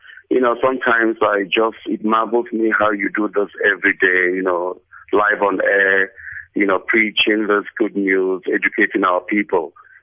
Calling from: South Africa; I'm calling from South Africa.

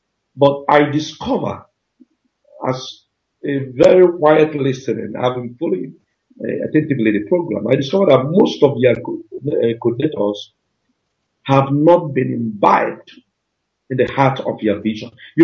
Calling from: Vicenza, Veneto, Italy; I'm based in Italy.

